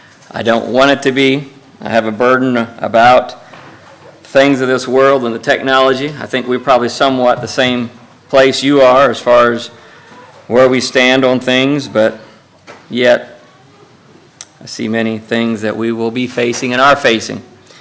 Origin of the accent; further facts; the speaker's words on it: Dickson, Tennessee, United States; Like I said, we're from Dixon, Tennessee